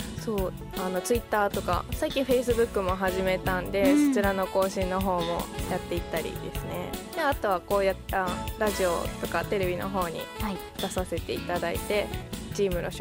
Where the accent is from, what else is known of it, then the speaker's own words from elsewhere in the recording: Hyogo, Japan; 出身は兵庫県です。